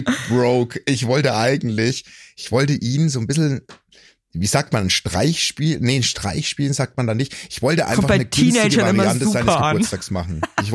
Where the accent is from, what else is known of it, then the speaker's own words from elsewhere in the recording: Coburg, Bavaria, Germany; weil dann kamen die großen Discounter in meine Heimat, ja.